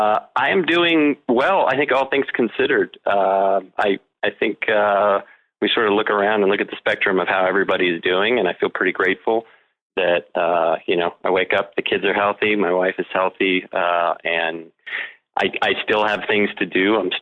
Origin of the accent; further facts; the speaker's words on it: Pacific Northwest, United States; I grew up in the Northwest, Pacific Northwest.